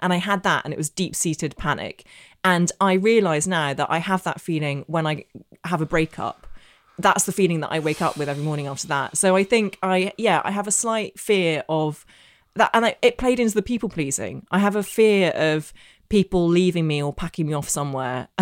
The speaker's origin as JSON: {"language": "English", "region": "Northern Ireland", "country": "United Kingdom", "tie": "born or raised there", "said": "I grew up in Northern Ireland. I know I don't have the accent, but I did. And my secondary school in Belfast was the only school in the entire province that taught Russian."}